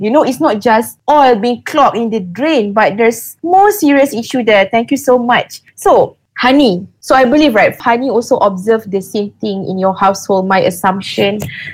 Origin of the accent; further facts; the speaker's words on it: Tampin, Negeri Sembilan, Malaysia; I'm going back to my root because I'm from Negeri Sembilan. In fact, I'm recording this from my hometown, from Tampin, and we have a Negeri Sembilan representative.